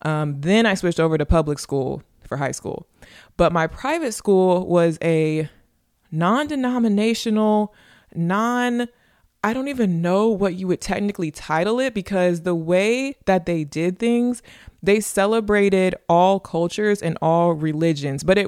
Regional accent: Texas, United States; The fact that I'm a Texan, the fact that I am a Black American.

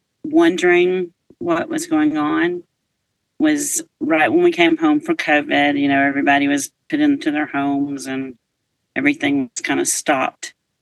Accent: Atlanta, Georgia, United States; now in Pike Road, United States; So we are from Atlanta, born and raised in Atlanta, both of us.

